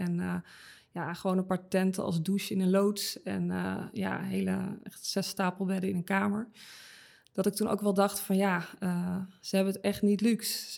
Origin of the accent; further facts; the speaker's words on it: Netherlands; En ja, wij willen altijd heel bescheiden blijven. Als Nederlanders.